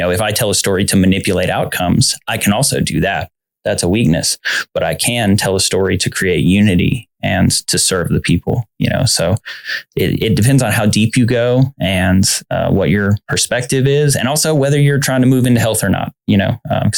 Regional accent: the South, United States; I grew up in the South watching John Wayne movies.

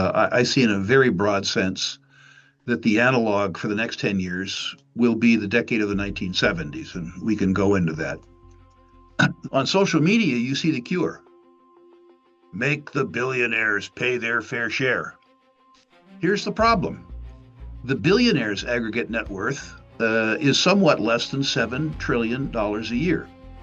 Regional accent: United States; the society that I'm best prepared to discuss because I'm American

